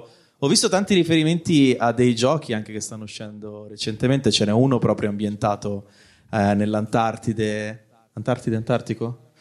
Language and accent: Italian; Milan, Lombardy, Italy; vengo da Milano.